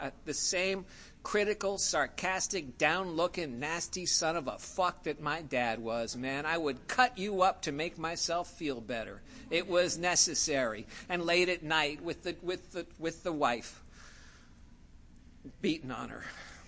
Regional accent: New York, United States; I'm from New York, and I used to think that I was so smooth that I could smoke on the way to school on the subway train.

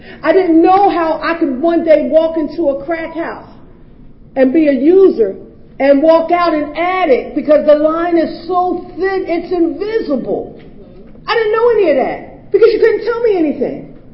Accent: Philadelphia, Pennsylvania, United States; born there; moved away; also born or lived in New Jersey; I was born in Philadelphia. And I did what we call a geographic cure. Once I was in Philadelphia, then I moved to New Jersey.

